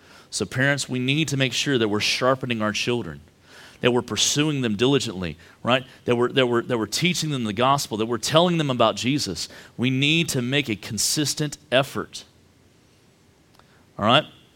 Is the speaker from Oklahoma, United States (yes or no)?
no; Texas, United States; I probably butchered that because I'm from Texas